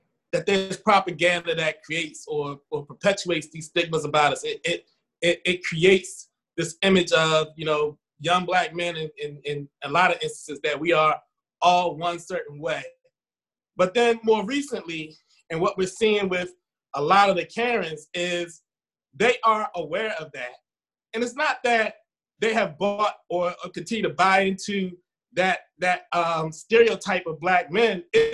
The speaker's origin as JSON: {"language": "English", "town": "Baltimore", "region": "Maryland", "country": "United States", "tie": "born or raised there", "said": "where I grew up in Baltimore City. I went to city schools, you know, all through high school. And then I went to Howard, HBCU."}